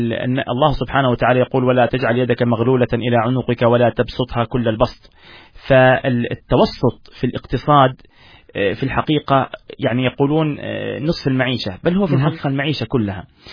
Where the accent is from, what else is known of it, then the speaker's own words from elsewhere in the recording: Nablus, Nablus Governorate, Palestine; إحنا عندنا في نابلس حقيقة عادات جميلة جدا،